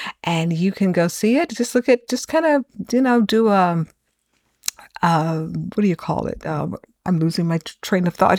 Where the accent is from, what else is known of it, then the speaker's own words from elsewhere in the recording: Texas, United States; also born or lived in Tennessee; But I grew up in Texas, as many of you know, and also lived a while in Tennessee.